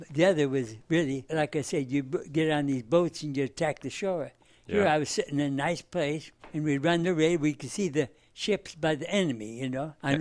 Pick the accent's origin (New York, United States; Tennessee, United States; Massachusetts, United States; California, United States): California, United States; Fresno; Well, as I grew up in Fresno, I got a bicycle.